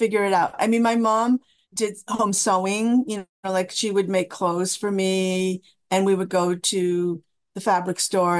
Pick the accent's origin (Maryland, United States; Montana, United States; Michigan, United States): Michigan, United States; Detroit; born there; I was born in Detroit, Michigan. My parents are from China.